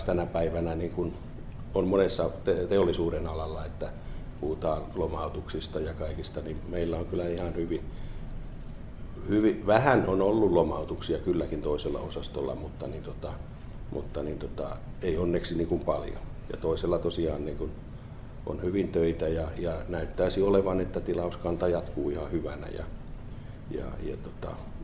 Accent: Kihniö, Pirkanmaa, Finland; olen Kihniöltä kotoisin ja sinällään tämä alue on niin kuin sinällään niin kuin tuttua

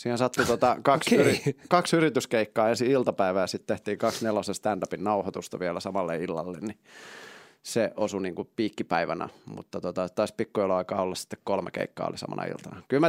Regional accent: Tammela, Kanta-Häme, Finland; also born or lived in Forssa; now in Tampere, Finland; mä oon Forssasta kotoisin, ettei mun tarvitse selittää, missä on Tammela, koska siis varsinkin Tampereella alat selittää, kun mä itse vielä asun Tammelassa Tampereella

